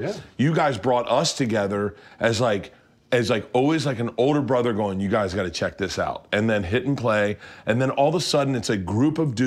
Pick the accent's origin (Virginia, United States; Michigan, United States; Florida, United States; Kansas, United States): Florida, United States; Tampa; now in Los Angeles, United States